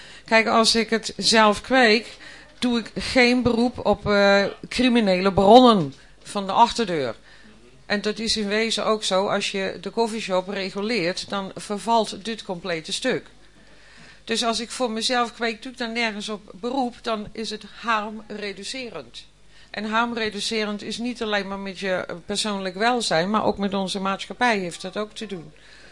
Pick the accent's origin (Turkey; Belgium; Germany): Germany; Dutch is a second language; now in Netherlands; Ik kom uit Duitsland en ik moest wennen aan al het Nederlands.